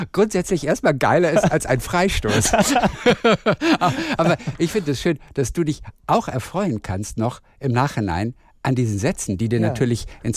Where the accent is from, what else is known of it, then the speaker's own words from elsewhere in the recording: Hamburg area, Germany; Ich komme aus der Nähe von Hamburg.